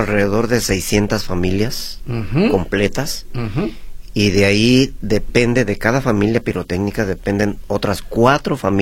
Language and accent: Spanish; Mexico; Ya que el fuego artificial y el mariachi nos dan nuestra identidad como mexicanos.